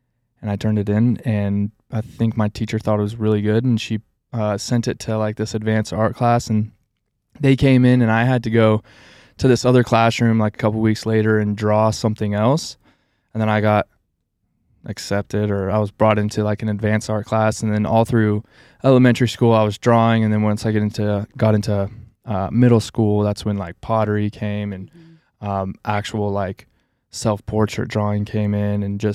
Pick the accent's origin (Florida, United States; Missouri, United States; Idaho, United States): Idaho, United States; I think born and raised in Idaho.